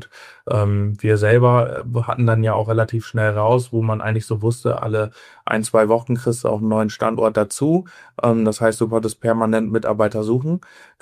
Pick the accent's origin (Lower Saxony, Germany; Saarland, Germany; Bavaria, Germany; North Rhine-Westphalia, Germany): Lower Saxony, Germany; Cloppenburg; wir kommen jetzt aus Cloppenburg in der Nähe von Oldenburg-Bremen